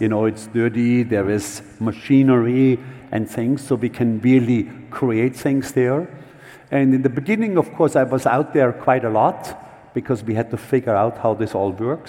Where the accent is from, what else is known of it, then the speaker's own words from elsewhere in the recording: Austria; English is a second language; I'm coming from Austria, and we had an exhibition high up in the mountains, over 3,000 meters.